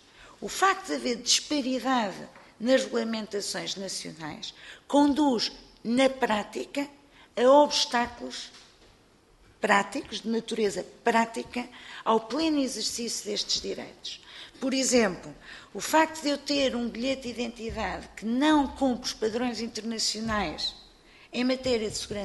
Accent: Portugal; enquanto portuguesa

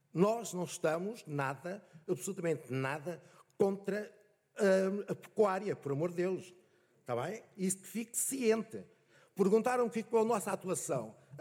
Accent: Covilhã, Centro, Portugal; Eu sou da Covilhã e lembro de minha avó falar dos lobos às portas da Covilhã.

